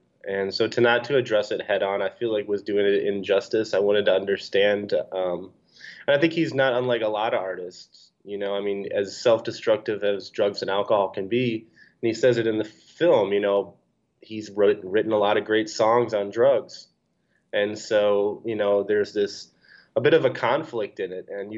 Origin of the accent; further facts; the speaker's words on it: Ann Arbor, Michigan, United States; moved away as an adult; also born or lived in New York / Los Angeles; You know, I grew up in Ann Arbor. And, you know, I remember Danny when he was, doing small shows.